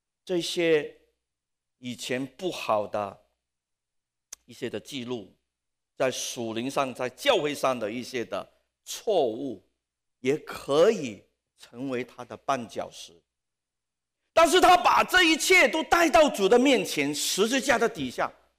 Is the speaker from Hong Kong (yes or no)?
yes; Hong Kong; born or raised there